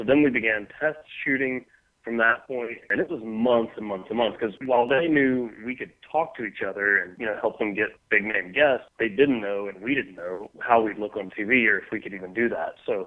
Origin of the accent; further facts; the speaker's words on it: Hoover, Alabama, United States; We grew up in the Bluff Park neighborhood of Hoover, and have actually, now that we are adults, have returned to that neighborhood.